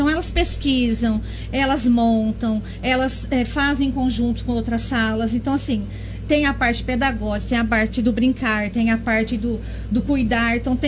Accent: Monte Alto, São Paulo, Brazil; Eu sou de Monte Alto.

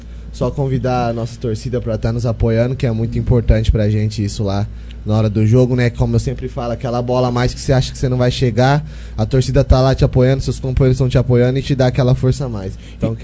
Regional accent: Guariba, São Paulo, Brazil; Eu sou de Guariba, aqui pertinho.

